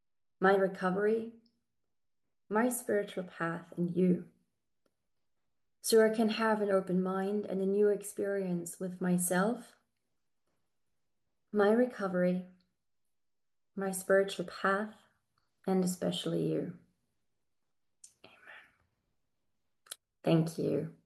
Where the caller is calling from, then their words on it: Germany; I'm speaking today from Germany.